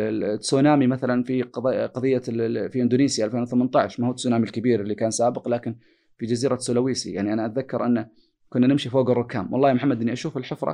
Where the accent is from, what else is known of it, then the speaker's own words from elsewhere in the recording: Saudi Arabia; آخر شيء جاءوا قالوا لي أنت من وين؟ قلت أنا من السعودية. قال أنت سعودي؟ قلت إيه.